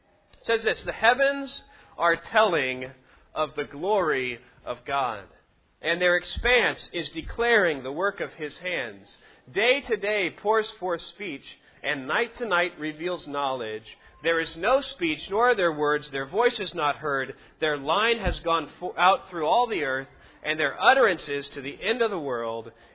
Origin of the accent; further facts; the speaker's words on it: Cape Girardeau, Missouri, United States; I grew up in Cape Girardeau, went to high school there, and I chose to go to college in the same city that I grew up in.